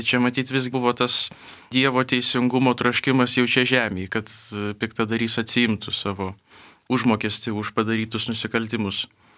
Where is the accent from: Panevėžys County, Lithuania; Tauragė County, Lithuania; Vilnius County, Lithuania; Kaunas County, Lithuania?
Vilnius County, Lithuania; Trakai; Ir kada būdu esame iš Trakų, jūs iš pilies, aš iš miesto.